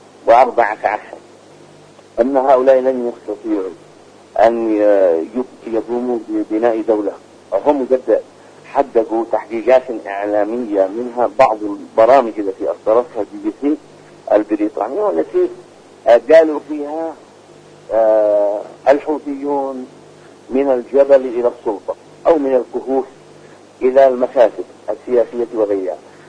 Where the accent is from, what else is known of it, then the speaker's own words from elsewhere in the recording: Yemen; تعمل ألف ألف حساب للاعتداء على بلدنا اليمن